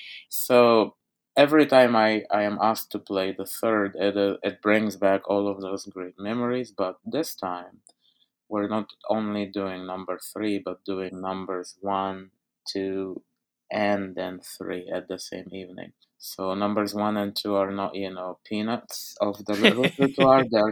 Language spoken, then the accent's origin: English; Egypt; I grew up in Egypt as a Coptic Christian